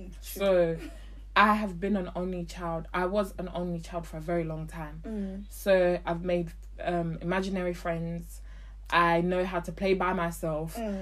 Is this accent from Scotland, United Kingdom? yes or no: no; London, United Kingdom; also born or lived in Uganda; Like, I grew up in Gascoigne.